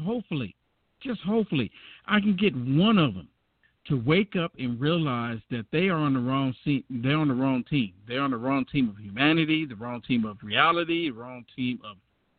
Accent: United States; I am a black male. I'm a black American. First, I'm just American, basically

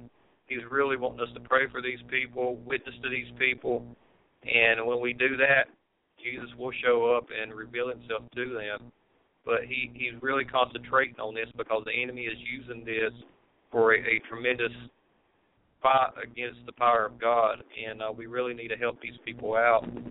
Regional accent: North Carolina, United States; if anybody is in the North Carolina area or is actually, you know, in my hometown here in Catawba County and you want one of these things

